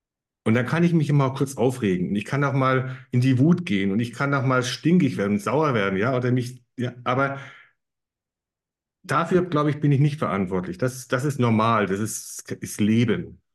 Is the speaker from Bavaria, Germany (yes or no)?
yes; Ansbach, Bavaria, Germany; Okay, also wo ich herkomme, ich wollte erst sagen aus Ansbach